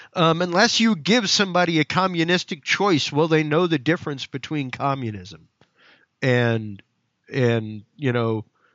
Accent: United States; as an American, as someone who loves the liberty and loves the country that I have

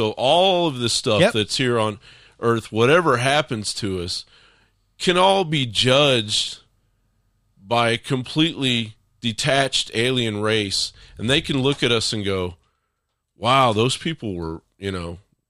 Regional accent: Kentucky, United States; I grew up in Kentucky, man, and we call it the cold, bloody ground.

